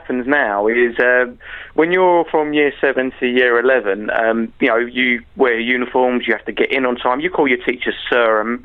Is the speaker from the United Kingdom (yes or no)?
yes; Walthamstow, London, United Kingdom; Luckily it was in Walthamstow, my hometown.